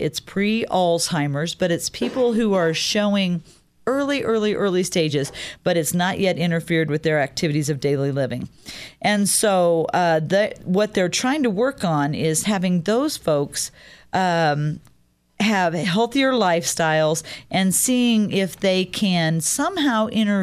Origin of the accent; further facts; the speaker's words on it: Illinois, United States; was held in Chicago, Illinois, my home state, this past week.